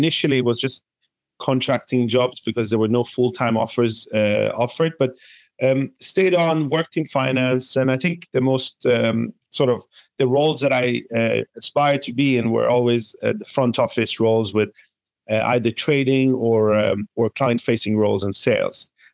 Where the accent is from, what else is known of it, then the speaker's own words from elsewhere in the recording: Sweden; also born or lived in Iran / London; I'm originally Iranian, but my family moved to Sweden when I was two, and I grew up in Sweden. So Sweden has been my home and still is till today. But I have spent half of my life in London and half of it in Sweden, I would say.